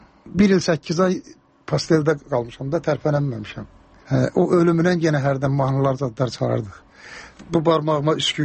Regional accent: Karabakh, Azerbaijan; Məndə zarafatçı Qarabağlıyam

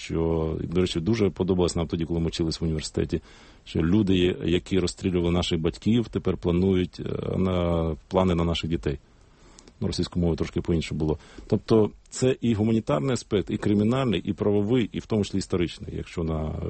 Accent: Zaporizhzhia, Zaporizhzhia Oblast, Ukraine; Я сам з Запоріжжя, в Дніпропетровській області.

